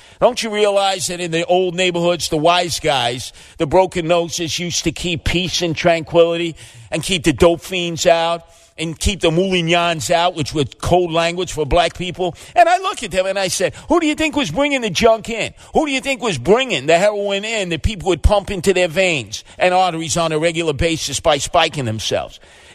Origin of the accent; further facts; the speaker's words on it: New York, United States; a guy who I grew up with in Canarsie in East New York. In fact, I grew up with two major Italian organized crime families.